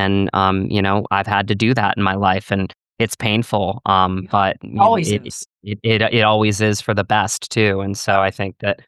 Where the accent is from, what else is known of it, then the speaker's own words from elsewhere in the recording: Virginia, United States; And I look at like some of my core friends in my life growing up in Virginia, and they've been my truest supporters through and through.